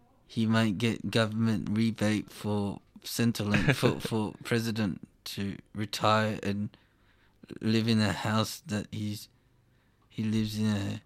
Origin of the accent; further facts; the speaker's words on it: Canada; But I'm Canadian. But Canadians wouldn't mind if I'm president. I'm not American. I'm Canadian.